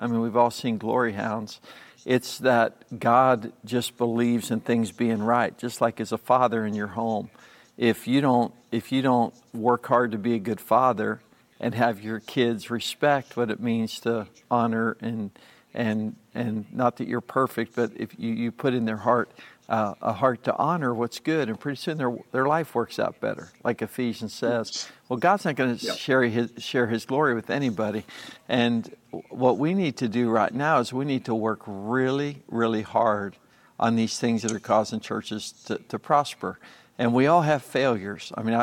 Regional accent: Pennsylvania, United States; And I grew up in Western Pennsylvania, and the people from there know that nearly half of the religious buildings, it seems like, have been sold

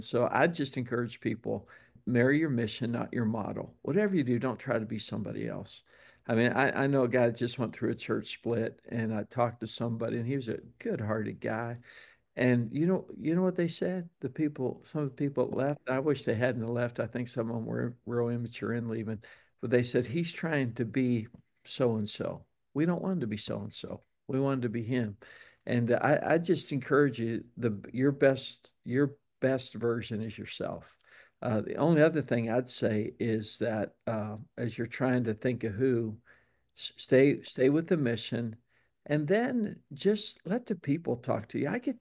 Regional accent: Pittsburgh, Pennsylvania, United States; He's a Pittsburgh Steelers fan. He knows I come from Pittsburgh.

